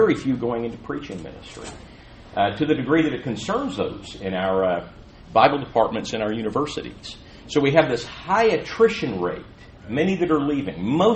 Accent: San Diego, California, United States; also born or lived in Austin, Texas; I was in Texas for almost 9 years in Austin, and have come back out to San Diego, my hometown, and very nice. Have been back in California.

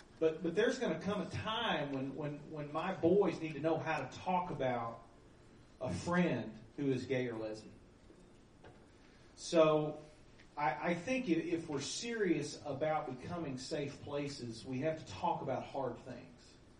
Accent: Tennessee, United States; born or raised there; now in Dallas, United States

